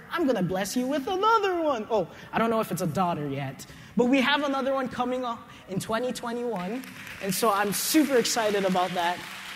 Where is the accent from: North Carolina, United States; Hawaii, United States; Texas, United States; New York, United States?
Hawaii, United States; And like you heard right here, I'm from Oahu. I'm Hawaii built.